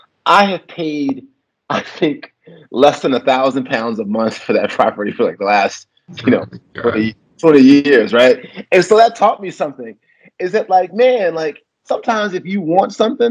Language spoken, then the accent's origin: English; Memphis, Tennessee, United States; And then we went to my hometown, Memphis, to do it with a big REIT with 25 students